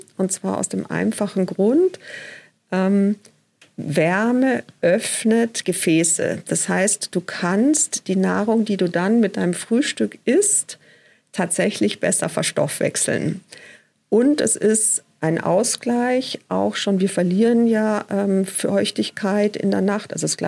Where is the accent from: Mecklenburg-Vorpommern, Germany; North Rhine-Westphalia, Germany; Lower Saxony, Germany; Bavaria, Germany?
Bavaria, Germany; ich komme aus Bayern, da bekommt man immer einen halben Liter Apfelsaftschorle und den auch noch kalt oder ein Bier mittags zum Essen dazu.